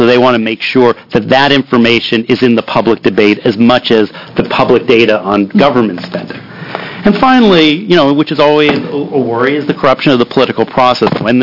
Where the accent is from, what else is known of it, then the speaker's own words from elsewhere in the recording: Ohio, United States; Actually, I grew up in Ohio.